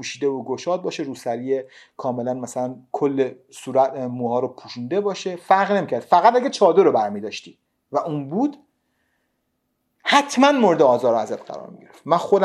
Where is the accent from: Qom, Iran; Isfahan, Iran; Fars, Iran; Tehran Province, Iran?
Qom, Iran; همون دوره‌ای که من بچگیام قم بودم